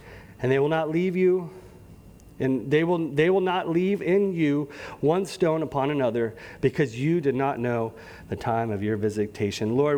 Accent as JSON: {"language": "English", "region": "the South", "country": "United States", "said": "See, I'm a Southerner."}